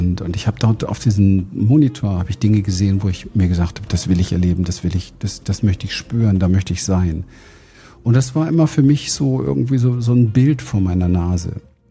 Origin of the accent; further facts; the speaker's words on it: Berlin, Germany; ich komme aus Berlin, bin aufgewachsen in Berlin-Wedding. Das ist das Ghettoviertel von Berlin. Damals schon, heute immer noch.